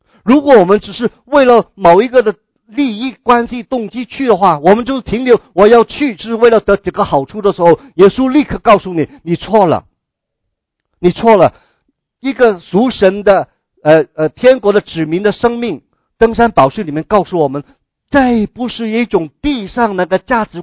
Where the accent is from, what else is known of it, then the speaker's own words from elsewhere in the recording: Hong Kong; 啊，我们香港人，你知道的吗？